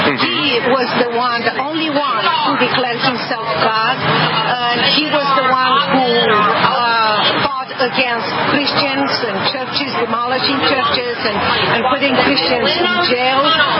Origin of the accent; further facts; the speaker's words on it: Romania; now in United States; I am the American dream, but I should be dead, buried somewhere in an unmarked grave in Romania, according to the dictator Nicolae Ceausescu.